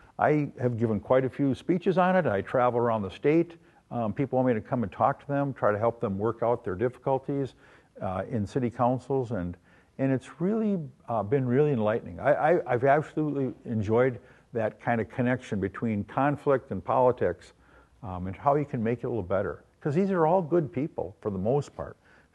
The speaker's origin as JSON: {"language": "English", "region": "North Dakota", "country": "United States", "tie": "born or raised there", "said": "You know, I was raised in North Dakota, pretty conservative place, pretty conservative family."}